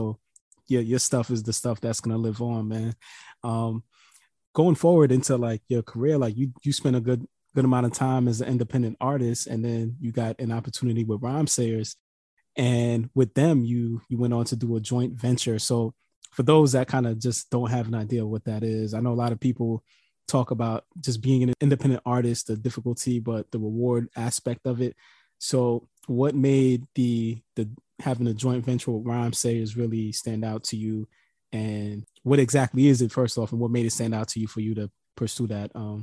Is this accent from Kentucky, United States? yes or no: no; New York City, New York, United States; it's kind of depressing as a New Yorker, because we grew up on